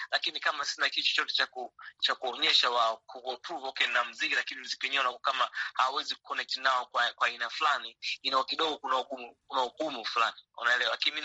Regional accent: Tanzania; kama natoka Tanzania na watu wa aina fulani ambao mimi nataka connect nao

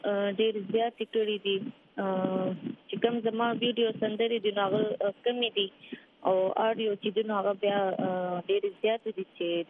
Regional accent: Swat, Khyber Pakhtunkhwa, Pakistan; موږ د سوات

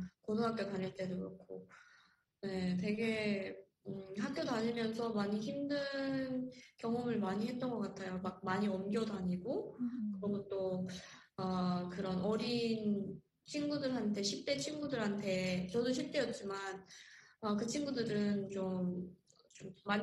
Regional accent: North Korea; now in United States; 저는 새로운 그런 코출에서 온 사람이고 북한에서 온 사람이고

